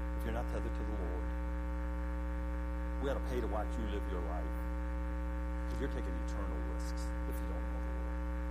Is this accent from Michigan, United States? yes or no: yes; Detroit, Michigan, United States; I'm from Detroit, Michigan. You guys probably know that.